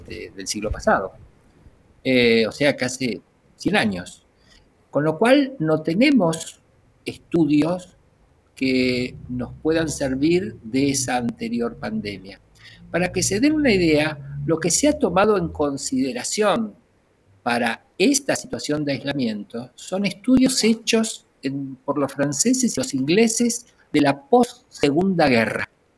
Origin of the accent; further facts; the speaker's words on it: Argentina; esos son los síntomas que por lo menos más yo he visto acá en mi país, ¿no? En Argentina